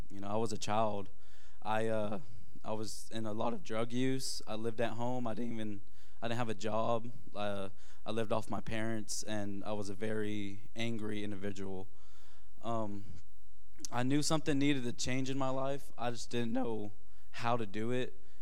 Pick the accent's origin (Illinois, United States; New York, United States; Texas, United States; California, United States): Texas, United States; George West; I'm from George West, Texas. It's South Texas, from Corpus.